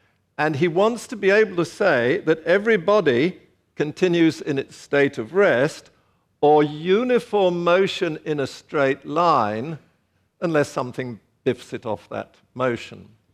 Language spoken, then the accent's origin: English; England, United Kingdom; But I would say it's complete and utter nonsense. And I speak as an Englishman.